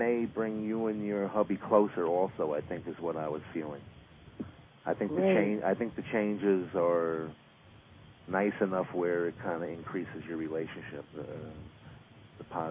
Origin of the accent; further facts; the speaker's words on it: Queens, New York, United States; also born or lived in Brooklyn; Yep, Brooklyn, and raised in Queens.